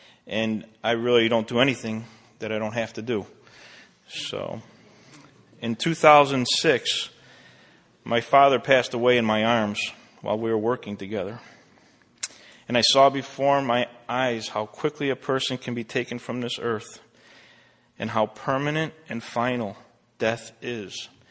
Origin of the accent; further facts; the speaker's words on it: Roselle, Illinois, United States; also born or lived in Chicago; I was born in Chicago. I grew up in Roselle. I was number 5 of 6 kids in a large Irish Catholic family.